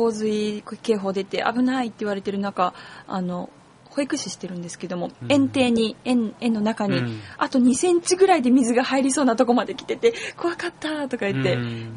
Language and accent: Japanese; Kyoto, Japan; その前も私の地元の方、地元というか京都の橋の方なんですけど